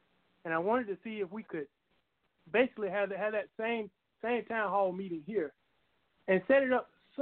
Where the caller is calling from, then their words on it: Raleigh, North Carolina, United States; out of Raleigh, North Carolina.